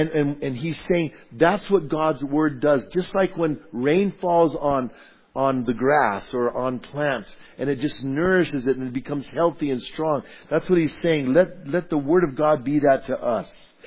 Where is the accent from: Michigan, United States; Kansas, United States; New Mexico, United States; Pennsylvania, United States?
New Mexico, United States; Bernalillo; And so I grew up, where I grew up at in Bernalillo, my dad, he loved the having grass.